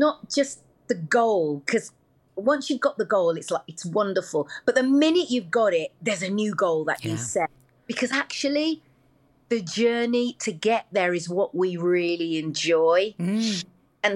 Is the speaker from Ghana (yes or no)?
no; Wolverhampton, West Midlands, United Kingdom; Yeah, I was just … from Wolverhampton.